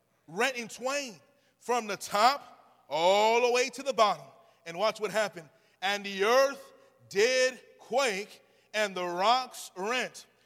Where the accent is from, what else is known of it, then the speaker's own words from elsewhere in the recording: California, United States; Now, we're from California.